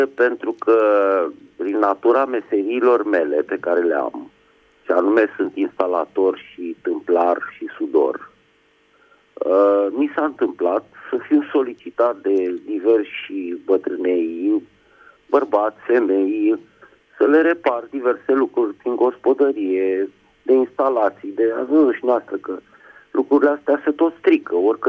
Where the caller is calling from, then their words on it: Bucharest, Romania; din București.